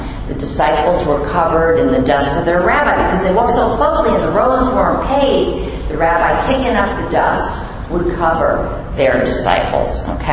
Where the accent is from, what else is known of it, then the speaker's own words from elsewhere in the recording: Bronx, New York, United States; accent: Bronx; I'm just probably using my Bronx accent.